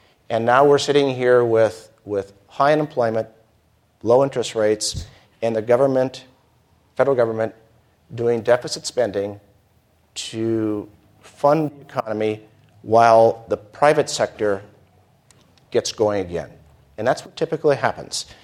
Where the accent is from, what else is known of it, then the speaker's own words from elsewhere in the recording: Minnesota, United States; and I grew up in Minnesota